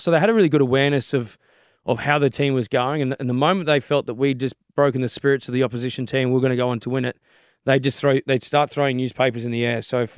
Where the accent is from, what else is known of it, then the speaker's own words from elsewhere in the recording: Queensland, Australia; also born or lived in New South Wales; I spent most of my life probably growing up in Queensland, but I was born here in New South Wales, so I'm a big New South Wales fan.